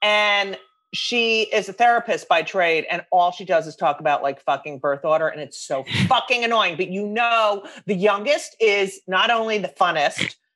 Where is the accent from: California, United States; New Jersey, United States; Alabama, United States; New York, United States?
New Jersey, United States; New Jersey.